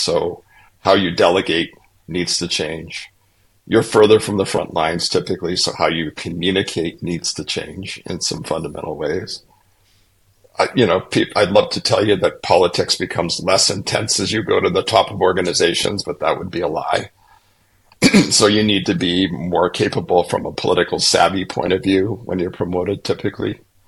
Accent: Canada; I'm a Canadian originally, so you're gonna get a little bit of semi-Canadian humor here.

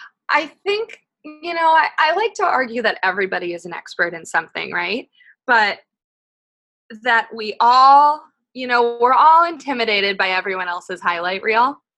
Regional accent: Midwest, United States; I'm from the Midwest, and if anybody's been there, you'll know that Midwesterners are willing to talk to anybody

